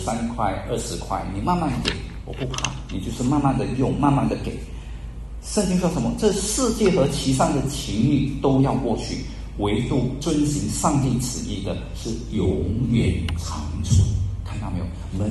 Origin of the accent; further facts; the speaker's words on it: China; 所以我们中国人有句话说什么？